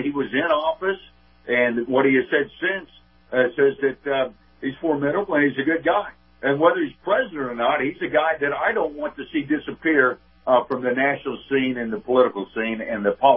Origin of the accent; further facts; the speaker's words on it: Kansas, United States; this totally unknown guy from out of Kansas, my home state